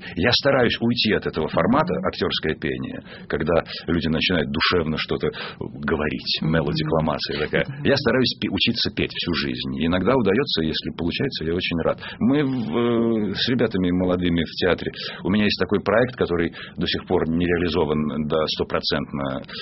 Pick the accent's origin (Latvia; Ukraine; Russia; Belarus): Belarus; Я из Белоруссии сам. Мама моя говорила с акцентом белорусским.